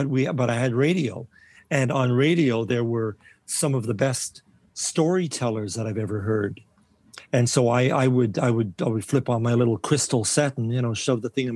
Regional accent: Winnipeg, Manitoba, Canada; I was born and raised in Winnipeg, so so I knew the weather.

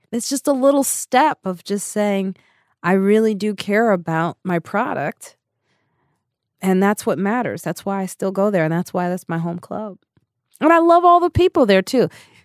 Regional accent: Highland Park, Illinois, United States; also born or lived in Chicago; Highland Park, Illinois, then Chicago South Side, then South Suburbs. So I grew up, like, I had a lot of transitions, and I had to be like the chameleon in a sense.

